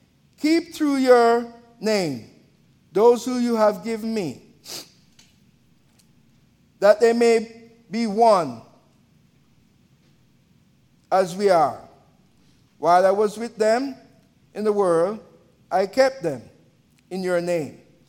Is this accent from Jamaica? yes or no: yes; Jamaica; born there; You know, I'm, as you hear my accent, I was born in Jamaica.